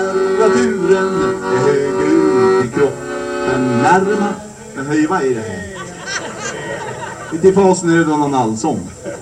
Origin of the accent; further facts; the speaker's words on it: Vilhelmina, Västerbotten County, Sweden; För att hemma i Vilhelmina, där säger vi ju henne, säger vi. Men hon säger ju henna.